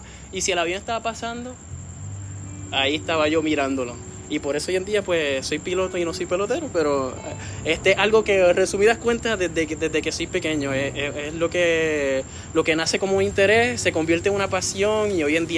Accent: Puerto Rico; como muchos puertorriqueños que son que nos gusta y que algo que nos caracteriza

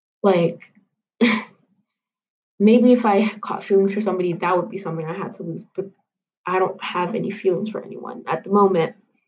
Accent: Haiti; my parents are from Haiti. I'm from Haiti.

